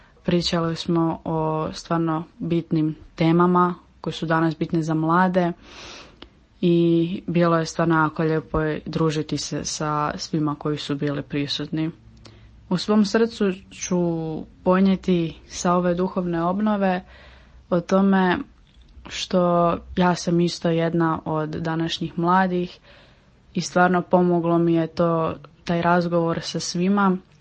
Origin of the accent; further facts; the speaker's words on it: Zagreb, City of Zagreb, Croatia; imam 14 godina i dolazim iz Zagreba.